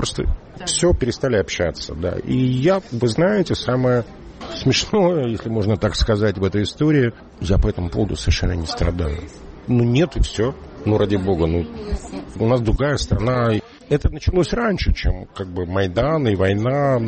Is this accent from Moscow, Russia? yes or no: no; Bashkortostan, Russia; born there; Я этнически русский, мама русская, я родился в Башкирии, и я человек, который воспитывался на русской культуре.